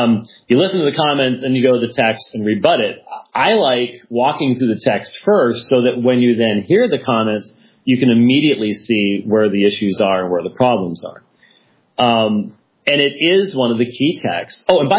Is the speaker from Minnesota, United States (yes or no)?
yes; Minneapolis, Minnesota, United States; born there